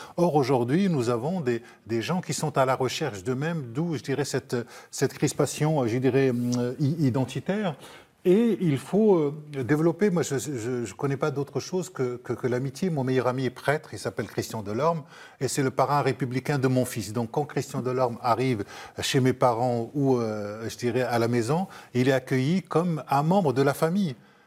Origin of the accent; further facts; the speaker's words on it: Trappes, Île-de-France, France; moi, j'ai grandi à Trappes